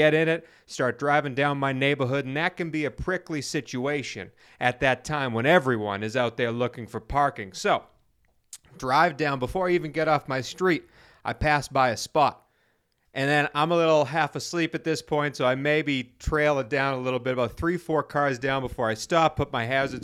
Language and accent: English; East Weymouth, Massachusetts, United States; Now, again, I grew up in East Weymouth, Massachusetts.